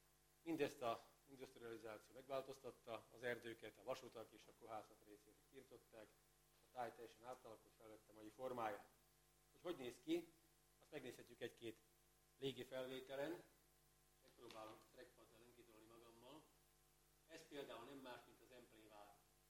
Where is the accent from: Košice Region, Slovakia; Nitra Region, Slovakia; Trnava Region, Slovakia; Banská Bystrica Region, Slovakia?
Košice Region, Slovakia; Kráľovský Chlmec; Maga Királyhelmec, a szülővárosom és lakóhelyem, ahol 55 éve világra jöttem, és itt is életünk.